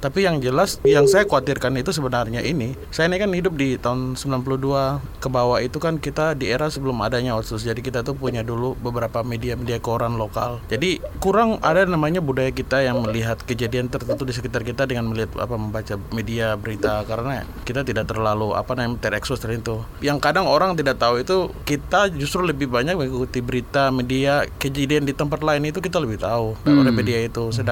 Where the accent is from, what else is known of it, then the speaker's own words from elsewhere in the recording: Papua, Indonesia; Ini yang paling kita orang Papua takutkan.